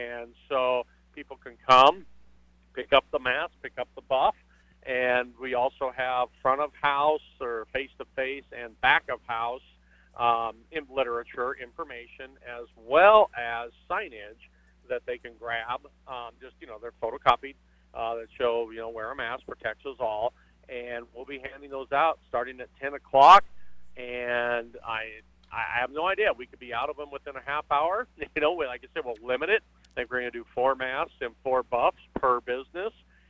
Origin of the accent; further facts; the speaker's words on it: Arvada, Colorado, United States; I grew up in Arvada, worked in Golden